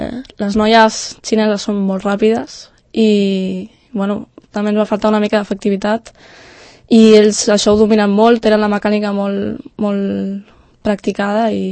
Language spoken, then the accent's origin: Catalan; Catalonia, Spain; jo sóc catalana de sempre